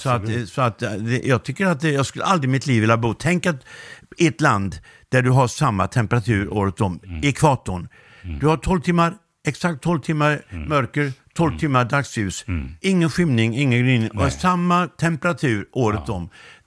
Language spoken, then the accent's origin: Swedish; Laholm, Halland County, Sweden; jag kommer från Laholm och det är en utpräglad bondekommun.